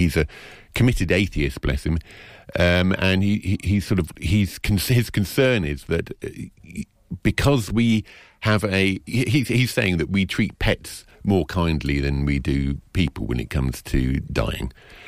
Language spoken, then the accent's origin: English; London, United Kingdom; also born or lived in Glastonbury; I'm a Londoner originally and went to live in Glastonbury for 10 years.